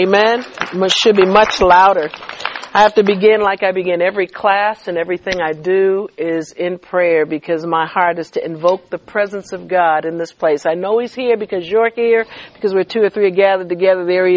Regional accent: Boston, Massachusetts, United States; I am over 50 years old, and I went to school. I grew up in Boston.

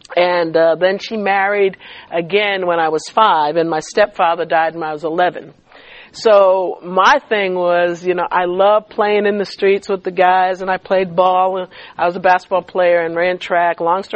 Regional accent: Boston, Massachusetts, United States; I am over 50 years old, and I went to school. I grew up in Boston.

